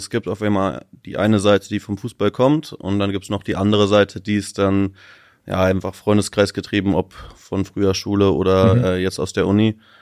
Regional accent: Braunschweig, Lower Saxony, Germany; born there; Du, ich bin in Braunschweig geboren

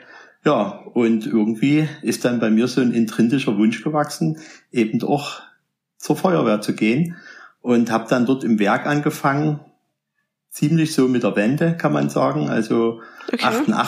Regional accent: Radebeul, Saxony, Germany; Ich hatte einen besten Freund in Radebeul, wo ich groß geworden bin. Das ist ein kleiner Ort neben Dresden.

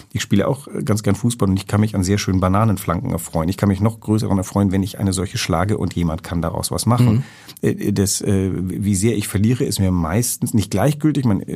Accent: Athens, Attica, Greece; now in Germany; ja, ich komme aus Athen.

